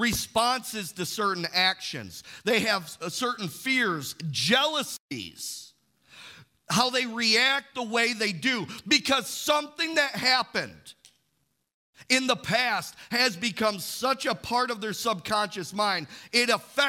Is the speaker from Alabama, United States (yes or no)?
no; Imlay City, Michigan, United States; I grew up in Imlay City. I was at the Imlay City Fair with my mom.